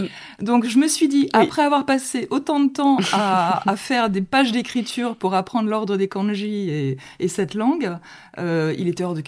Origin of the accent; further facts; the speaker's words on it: Tours, Centre-Val de Loire, France; born there; comme je l'ai dit tout à l'heure, je suis née à Tours.